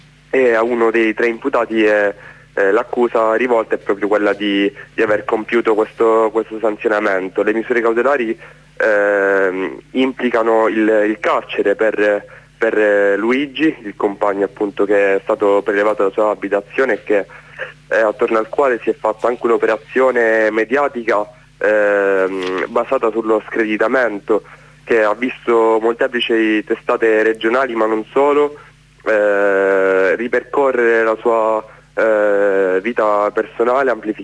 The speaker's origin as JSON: {"language": "Italian", "town": "Catania", "region": "Sicily", "country": "Italy", "said": "anche io sono di Catania"}